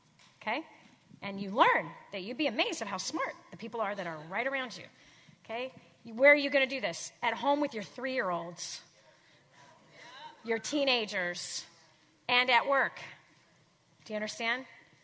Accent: South Dakota, United States; I'm from South Dakota.

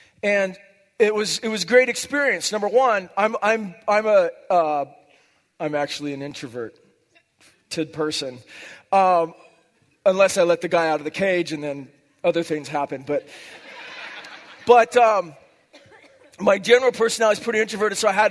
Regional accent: Hawaii, United States; Now I grew up in Hawaii, okay? And in Hawaii, if you're white, you're the minority. And I grew up just getting chased and beat up and like by big, huge Samoans and stuff like that.

